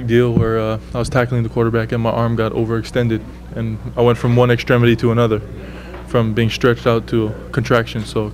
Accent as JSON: {"language": "English", "region": "Hawaii", "country": "United States", "said": "People think I'm crazy when I say I love cold weather because I'm from Hawaii, you know, used to the 85 degrees, you know. You got to leave the island sometime"}